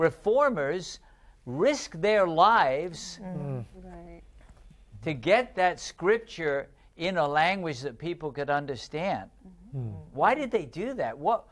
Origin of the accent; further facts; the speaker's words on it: England, United Kingdom; born there; as you know, I was born in England.